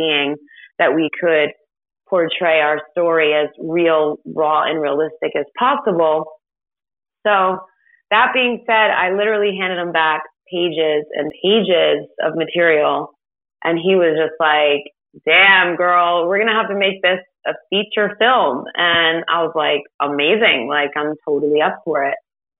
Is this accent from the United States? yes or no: yes; Port Jervis, New York, United States; it would mean a lot to me if I could film this in my hometown, where obviously I went to high school, but I had lost so many loved ones and friends to this epidemic. And I knew that the town was still struggling with the issue